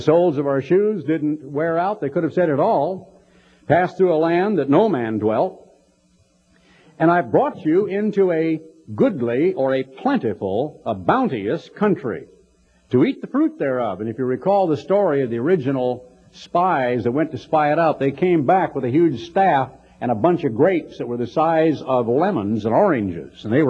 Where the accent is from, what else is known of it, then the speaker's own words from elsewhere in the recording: Oregon, United States; Of course, I grew up in Oregon. And on my grandmother's farm were three kinds of apples, both black and English walnuts.